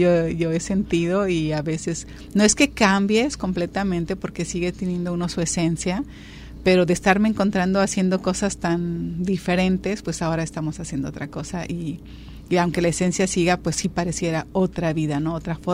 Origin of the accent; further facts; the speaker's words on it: Puerto Vallarta, Jalisco, Mexico; padres vienen de Michoacán, pero ya somos 6 hermanos. Yo soy la cuarta. Yo ya nací aquí en Puerto Vallarta, en este bendito lugar, allá en los años 1970.